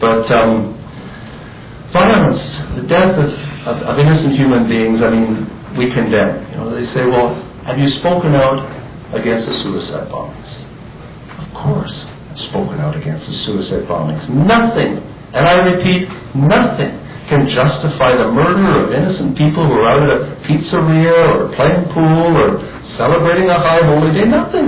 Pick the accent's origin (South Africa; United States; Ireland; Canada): Canada; But we are Canadian.